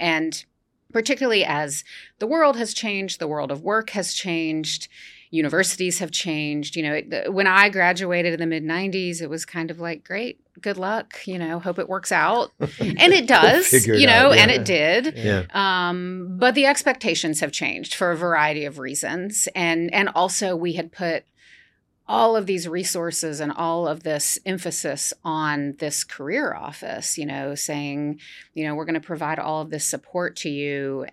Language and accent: English; North Carolina, United States; also born or lived in Athens, Georgia; I grew up in North Carolina. All my family is in North Carolina. And it was like, yeah, it's time to leave Athens, Georgia.